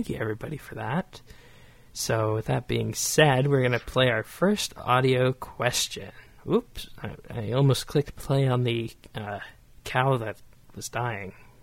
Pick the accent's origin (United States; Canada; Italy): Canada; I'm from Canada